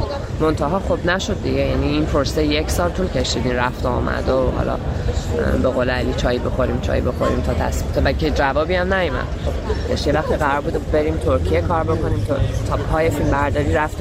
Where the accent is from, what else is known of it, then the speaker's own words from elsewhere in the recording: Iran; من به عنوان یه ایرانی